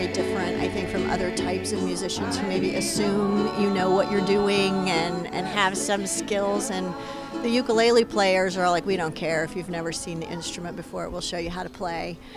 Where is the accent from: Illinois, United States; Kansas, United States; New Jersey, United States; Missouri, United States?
Missouri, United States; Harrisburg; I'm from Harrisburg, Missouri, which is just a few miles north of here.